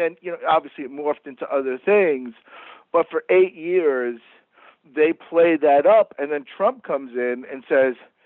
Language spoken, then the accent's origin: English; Queens, New York, United States; I grew up in Queens, where, I mean, I haven't lived there now in a number of years